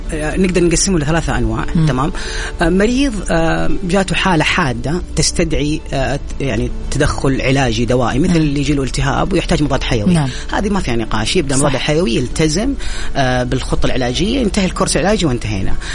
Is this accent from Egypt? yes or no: no; Saudi Arabia; يوصل حجم السوق الادويه اللاوصفيه عندنا في السعوديه مليار ريال